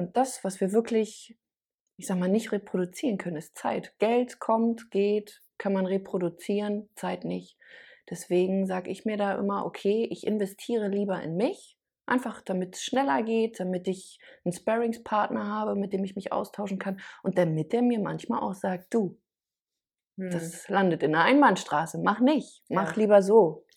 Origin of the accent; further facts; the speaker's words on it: Berlin, Germany; also ich komme ja aus Berlin, Großstadt